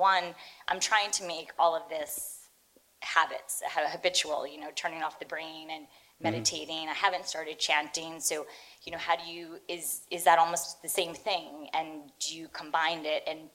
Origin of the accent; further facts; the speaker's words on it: Garden City, New York, United States; I'm from Long Island too.